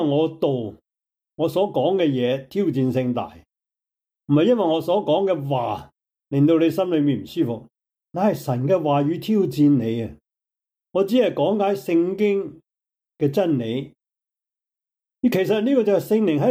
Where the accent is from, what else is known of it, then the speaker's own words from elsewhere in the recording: Guangdong, China; 我好抱歉，我国语唔系好流利，但我系广东人。